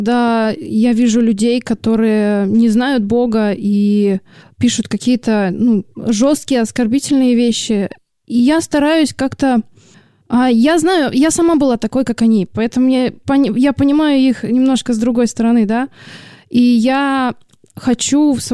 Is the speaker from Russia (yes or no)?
yes; Kazan, Tatarstan, Russia; born there; now in Saint Petersburg, Russia; Я родилась в Казани.